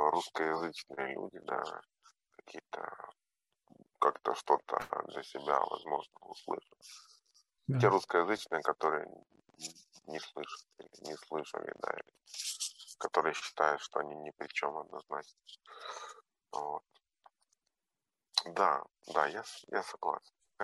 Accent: Ukraine; Russian is a second language; ну, ты представляешь, вот ты молдаванин, я украинец, да, мы идем, значит, в Карпатском селе

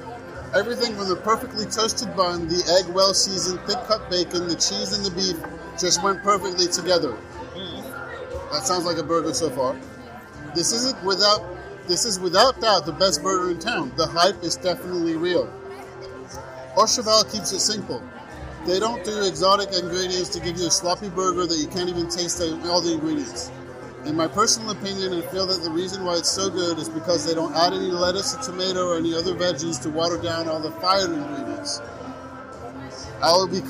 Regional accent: Long Island, New York, United States; born there; because I was born in Long Island

